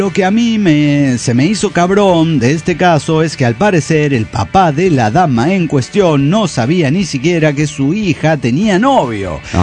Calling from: Farmington Hills, Michigan, United States; de Farmington Hills, Michigan.

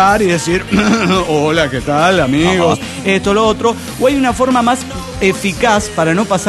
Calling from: Lima, Peru; Soy el Barranquios de Lima, Perú.

